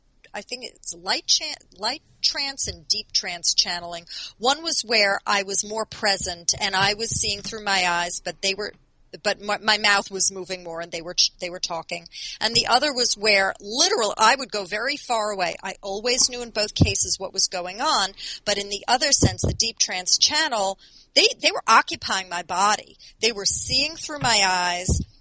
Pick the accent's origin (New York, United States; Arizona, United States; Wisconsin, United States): New York, United States; Long Island; from Long Island. That's who I am, you know, just